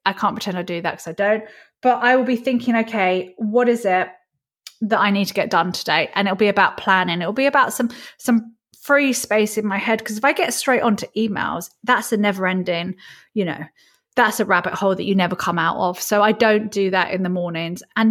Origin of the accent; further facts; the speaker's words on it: United Kingdom; But to say that as a Brit publicly when you've been successful